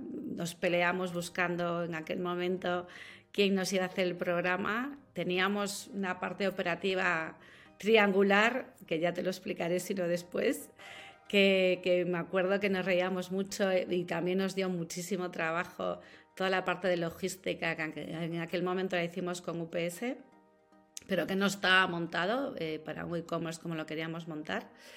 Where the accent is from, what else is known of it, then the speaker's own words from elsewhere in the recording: Vigo, Galicia, Spain; soy una gallega. Ahí, de mi tierra, de Vigo.